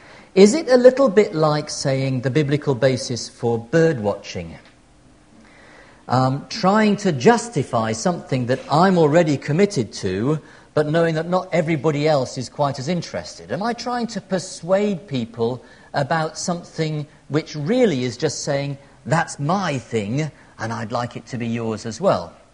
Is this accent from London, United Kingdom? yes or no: no; Cambridge, East of England, United Kingdom; I'm from Cambridge.